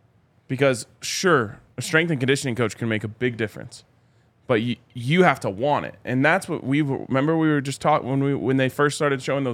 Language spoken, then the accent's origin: English; Colorado, United States; Like, I was just born and raised in Colorado. I only like Colorado teams.